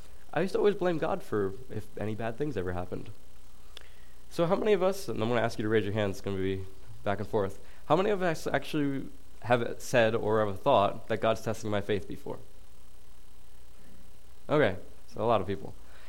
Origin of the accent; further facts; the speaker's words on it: Rhode Island, United States; moved away as an adult; now in Lincoln, United States; So I grew up in Rhode Island, so I'm very, very far away from home. And I'm here in Lincoln, I'm here in Illinois to go to Lincoln Christian University.